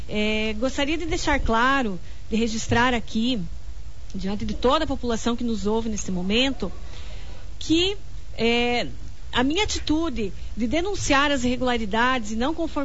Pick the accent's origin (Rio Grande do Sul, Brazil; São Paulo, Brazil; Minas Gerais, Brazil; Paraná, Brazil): Paraná, Brazil; Francisco Beltrão; eu sou de Francisco Beltrão, nasci aqui, minha família é daqui, cresci nesta cidade